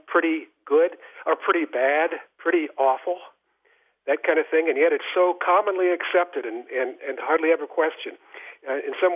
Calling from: Marquette, Michigan, United States; From Marquette, Michigan.

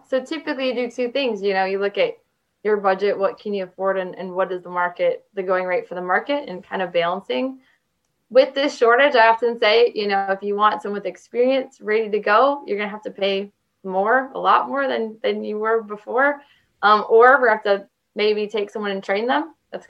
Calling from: Michigan, United States; So I'm calling you from Michigan here.

